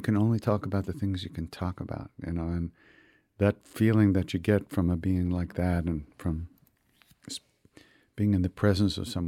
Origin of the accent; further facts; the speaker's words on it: New York, United States; I grew up on Long Island.